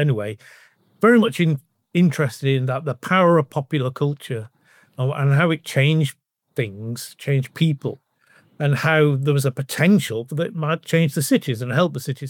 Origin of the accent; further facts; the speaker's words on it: Bolton, North West England, United Kingdom; From Bolton, really. I mean, I'd spent a lot of time in Manchester, which is both, you know, 10 miles and a million miles from Manchester. But just up the road. That's where I'm from originally.